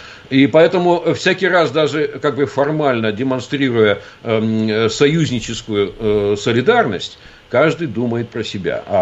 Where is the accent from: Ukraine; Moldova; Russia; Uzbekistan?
Russia; Far East; Я же вырос, детство провел на Дальнем Востоке.